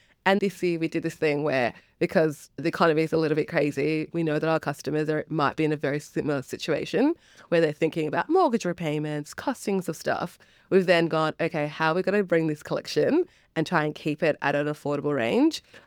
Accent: Angola; We're not from Kenya, but we are from Angola.

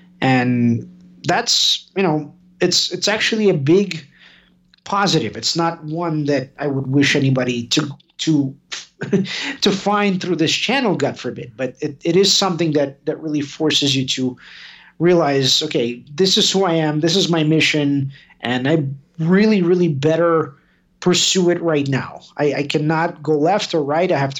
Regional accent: Kentucky, United States; also born or lived in New York City; there's being an immigrant, there's growing up in Kentucky as a Russian kid.

